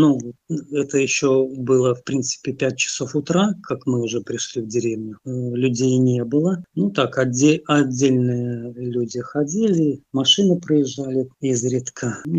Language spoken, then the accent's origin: Russian; Belarus; Мы сказали, что мы белорусы.